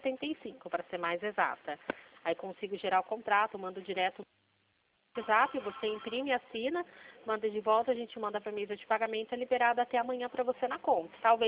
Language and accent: Portuguese; Limeira, São Paulo, Brazil; Eu sou daqui da cidade de Limeira